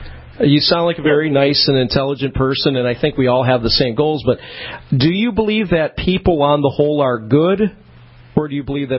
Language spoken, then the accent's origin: English; Detroit, Michigan, United States; I used to be a neighbor. I'm from Detroit.